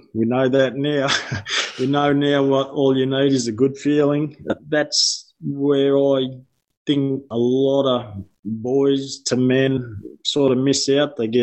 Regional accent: Victoria, Australia; I'm from the Yarra Valley. Very similar to Brian, married 25 years, 4 kids.

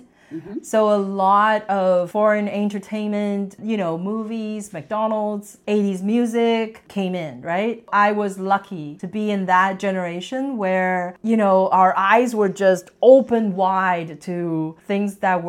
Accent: Taiwan; Well, I grew up in Taiwan, so I had a classroom with tables and chairs.

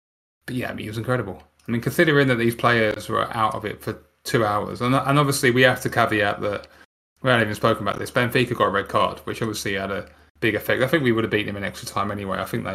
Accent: England, United Kingdom; You know, I'm very English in that sense.

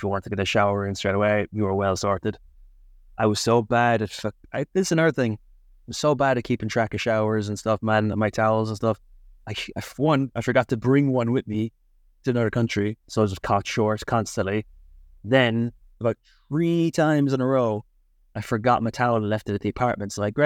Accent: Ireland; moved away; are you Irish? I'm Irish. We're not in Ireland.

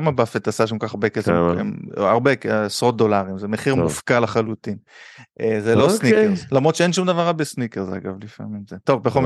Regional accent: Seattle, Washington, United States; אני גדלתי כמה שנים בארצות הברית, ושם אתה הולך לסופר ואתה קונה פטל, איפה שהיינו בסיאטל

